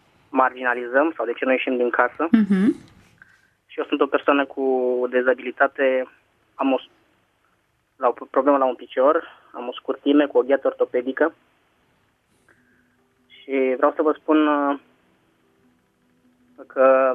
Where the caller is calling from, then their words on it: Constanța, Constanța County, Romania; sunt din Constanța.